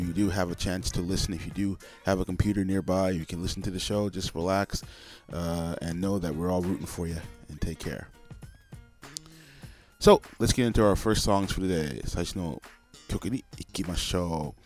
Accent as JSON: {"language": "English", "town": "New York City", "region": "New York", "country": "United States", "said": "as many people may know, I am from New York City."}